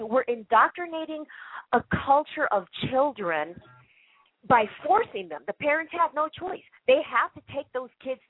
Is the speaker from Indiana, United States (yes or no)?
yes; East Chicago, Indiana, United States; born there; I was born in East Chicago, Indiana in 1961 and to an immigrant family.